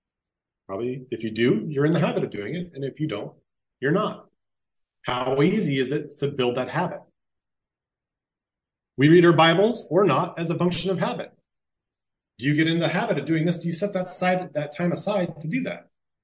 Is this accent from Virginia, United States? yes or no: no; Anchorage, Alaska, United States; I learned in Sunday school when I was growing up in Anchorage